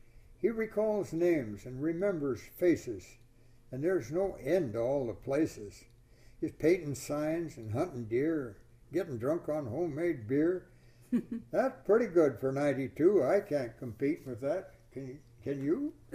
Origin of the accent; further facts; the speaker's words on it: Everett, Washington, United States; born there; I was born in Everett. I was born out by Lake Stevens in my grandparents' farm.